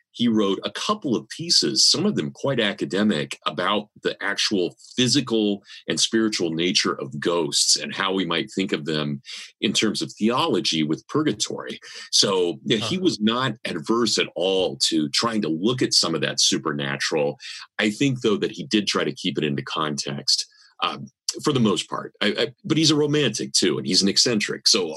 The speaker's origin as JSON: {"language": "English", "region": "Kansas", "country": "United States", "accent": "Kansas", "said": "sorry, my Kansas accent"}